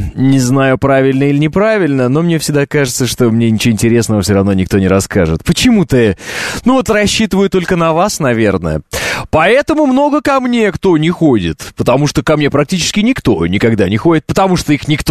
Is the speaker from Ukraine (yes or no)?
no; Kazakhstan; born there; земляк, земляк, я ведь родился в Казахстане